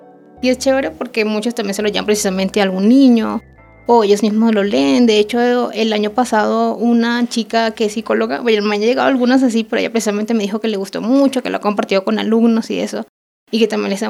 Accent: Venezuela; moved away; soy migrante y soy de Venezuela

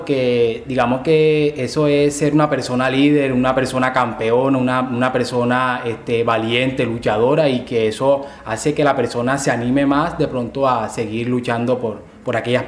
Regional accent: Colombia; porque igualito todos somos colombianos y todos queremos el bien para los demás.

